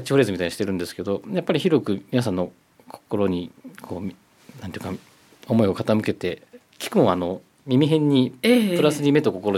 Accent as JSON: {"language": "Japanese", "town": "Sagamihara", "region": "Kanagawa", "country": "Japan", "tie": "born or raised there", "said": "私ここ生まれ育ちなんで相模原で、"}